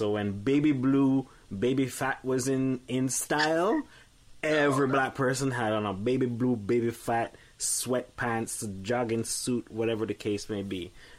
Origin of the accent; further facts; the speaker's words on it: Jamaica; moved away; Because when I came up from Jamaica and I went to Dawson, because I also went to Dawson